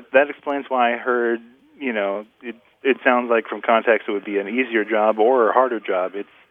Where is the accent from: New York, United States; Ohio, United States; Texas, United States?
Texas, United States; Abilene; I'm from Abilene, Texas.